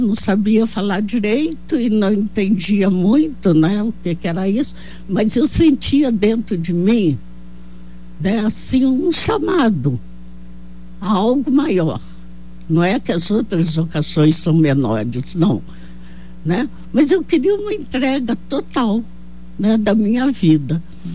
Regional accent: São João del Rei, Minas Gerais, Brazil; Eu sou natural de São João del Rei … Tenho uma irmã gêmea comigo.

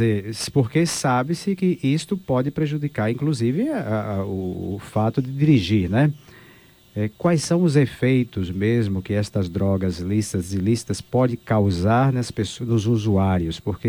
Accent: Bahia, Brazil; eu sou do interior da Bahia, nasci na roça.

